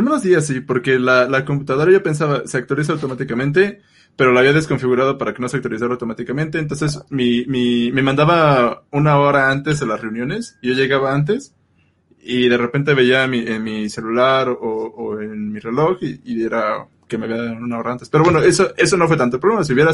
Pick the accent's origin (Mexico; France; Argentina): Mexico; Mexico City; Toda mi vida he estado a más de 2 horas de la escuela, del trabajo, entonces ya sabes que esta ciudad, aquí, bueno, soy de la Ciudad de México, es horrible.